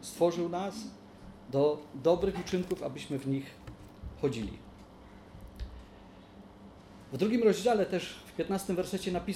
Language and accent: Polish; Świętochłowice, Silesian Voivodeship, Poland; Ja za każdym razem, kiedy tu przyjeżdżam, to nie omieszkam przypomnieć, że to jest moje rodzinne miasto.